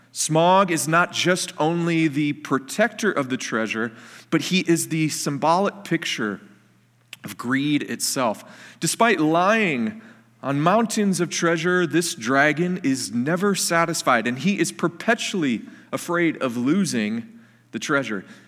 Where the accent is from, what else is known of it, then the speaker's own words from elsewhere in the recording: Detroit, Michigan, United States; I didn't grow up in the Twin Cities. I grew up in the Metro Detroit area.